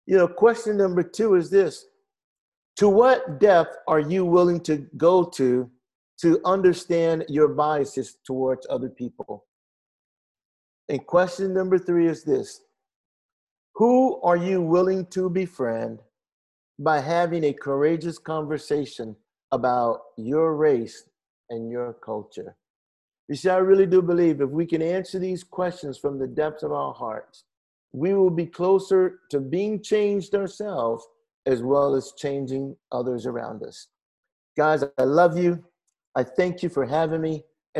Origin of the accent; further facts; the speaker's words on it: Miami, Florida, United States; I said, I want to serve God in my hometown, right here in Miami.